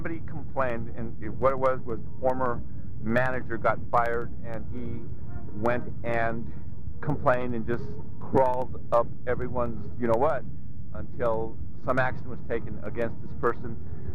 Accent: Santa Cruz, California, United States; Now, I happen to be a lifelong resident here. I was born in Santa Cruz.

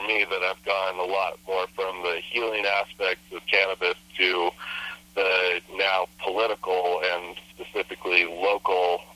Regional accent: Santa Cruz, California, United States; I grew up in Santa Cruz, so I've always been exposed to cannabis.

